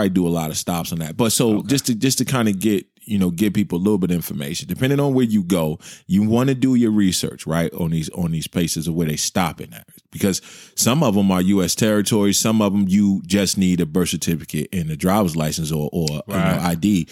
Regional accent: New Jersey, United States; Hey, well, I'm from Jersey. We say Cozumel.

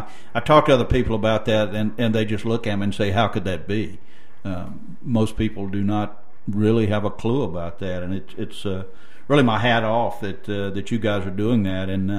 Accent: Louisiana, United States; I grew up in South Louisiana and have a real fond place in my heart for the Houma Indian of South Louisiana

